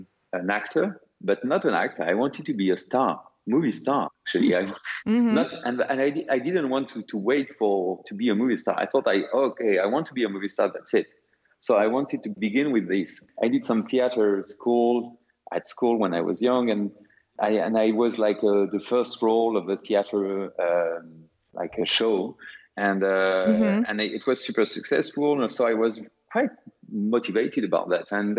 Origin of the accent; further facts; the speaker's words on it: Brittany, France; also born or lived in Paris; I grew up in the north of Brittany, in Finisterre North, which is a beautiful area, very wide, beautiful coast. And I grew up there during 11 years.